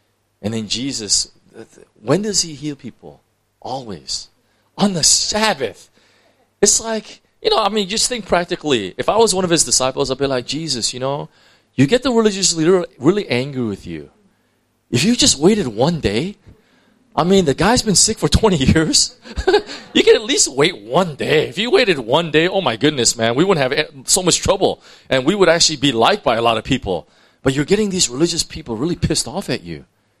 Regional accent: California, United States; now in Hong Kong; I'm from California. I used to be really chill and relaxed. Now that I'm in Hong Kong, I walk so fast

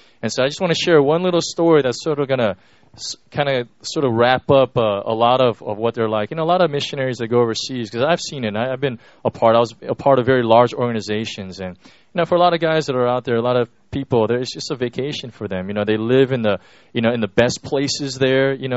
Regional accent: Chicago, Illinois, United States; when we grew up in Chicago, my dad worked at a steel mill, Temple Steel Company.

